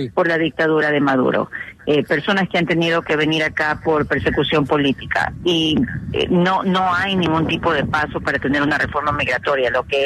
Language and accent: Spanish; Ecuador; Yo soy ecuatoriana.